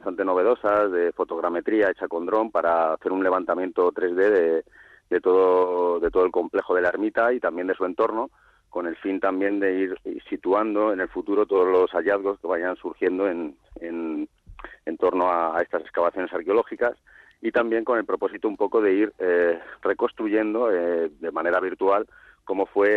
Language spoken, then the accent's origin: Spanish; Villarejo, Spain; born there; yo que además soy vecino de Villarejo y nacido aquí